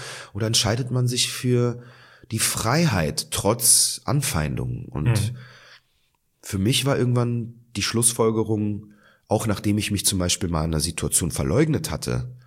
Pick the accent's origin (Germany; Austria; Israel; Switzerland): Israel; weil ich komme ja aus Israel. Ich war dort so oft im Urlaub zu Besuch bei meinen Großeltern und dort erlebte ich diese Freiheit und ich konnte Hebräisch reden. Ich kann ja immer noch sehr gut Hebräisch